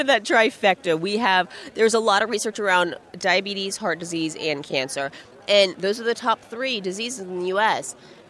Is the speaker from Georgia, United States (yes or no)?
yes; Atlanta, Georgia, United States; I'm from Atlanta, so it was a quick flight over.